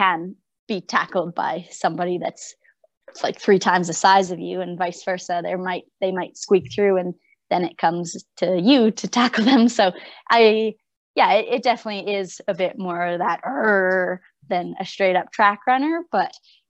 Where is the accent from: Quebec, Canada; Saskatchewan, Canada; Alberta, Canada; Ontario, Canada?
Alberta, Canada; Calgary; A little bit, just because I grew up in Calgary.